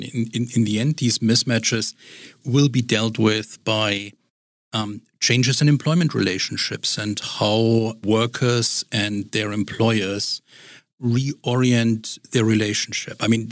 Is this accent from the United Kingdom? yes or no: no; Germany; now in United States; my background is in Germany and growing up in Germany